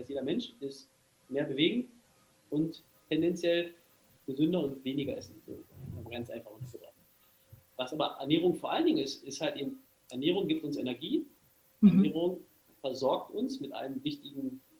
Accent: Berlin, Germany; ich komme aus Berlin.

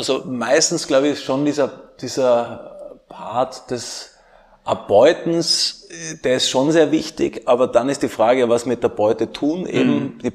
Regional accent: Tyrol, Austria; du kommst aus Kärnten, ich komme aus Tirol, wir kennen uns aus mit Vergangenheitsbewältigung oder nicht.

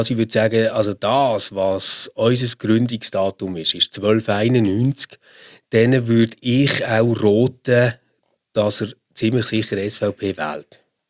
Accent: Switzerland; Also das ist ja auch ein kleines Ding, wo glaub, als Schweizer einfach fast nicht kannst nachvollziehen.

